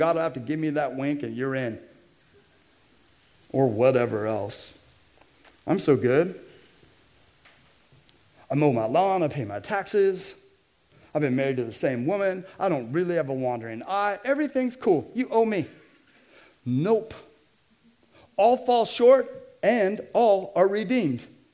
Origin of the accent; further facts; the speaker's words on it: United States; I grew up in a Christian home. How could I do anything wrong? I'm American.